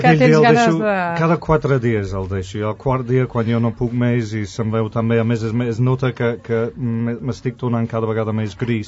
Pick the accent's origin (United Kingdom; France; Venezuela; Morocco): United Kingdom; London; i tots dos som de Londres, va ser raríssim, va ser molt estrany.